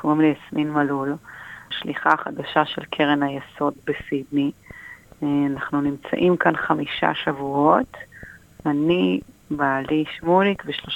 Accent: Shamir, Northern District, Israel; moved away as an adult; now in Sydney, Australia; והגענו לסידני מקיבוץ שמיר, אני ילידת קיבוץ שמיר, ואנחנו גרים שם ב-13 שנים האחרונות כמשפחה.

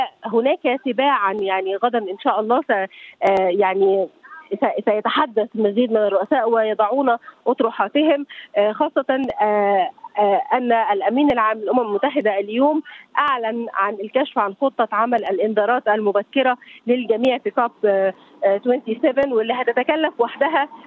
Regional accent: Egypt; فإحنا كمصريين، نحن كمصريين نعيش اليوم بيوم

